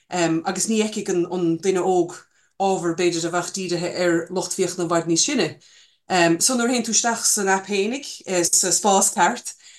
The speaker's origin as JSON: {"language": "English", "town": "Corcoreena", "region": "Munster", "country": "Ireland", "lives_now": "Connemara, Ireland", "said": "I'm a fluent Irish speaker. I live in the Gaeltacht in Connemara. I'm originally from Corcoreena down in Kerry."}